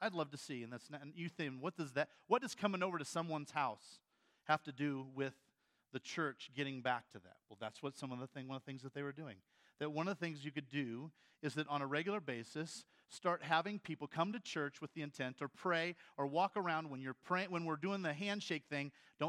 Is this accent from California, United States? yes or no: no; Iowa, United States; I'm from Iowa, I can say that.